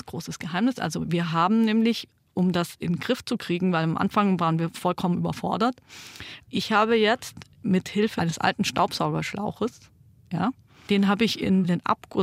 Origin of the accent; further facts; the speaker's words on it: Baden-Württemberg, Germany; ich bin Schwäbin, das muss man schon sagen. Wir sind Tüftler.